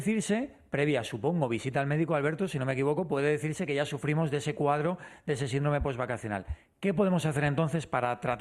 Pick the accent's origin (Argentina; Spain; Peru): Spain; España es uno de ellos. Somos, con perdón del gremio, pero somos los profesores de Europa, vamos, en cuanto a vacaciones.